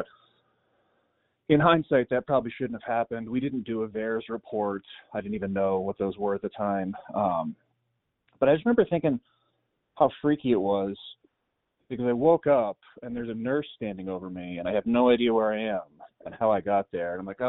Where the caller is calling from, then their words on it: Colorado Springs, Colorado, United States; I am calling from Colorado Springs.